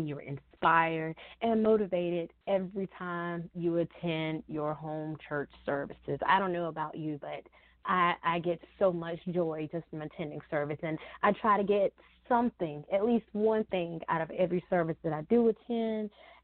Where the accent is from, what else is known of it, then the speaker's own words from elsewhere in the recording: Hartsville, South Carolina, United States; now in Florence, United States; So shout out to my hometown, Hartsville, and to my current town where I live, Florence, in the great PD area, and to the great state full of southern hospitality, South Carolina.